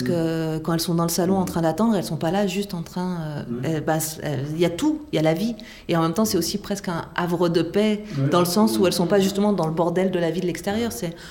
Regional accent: France; now in Belgium; moi, je suis française vivant en Belgique.

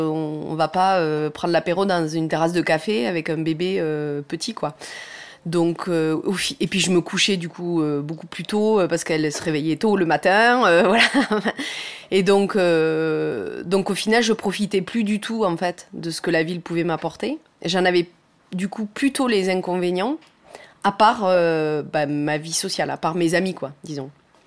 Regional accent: Pradines, Occitanie, France; moved away as an adult; also born or lived in Toulouse; Parce que moi, j'ai grandi dans le Lot.

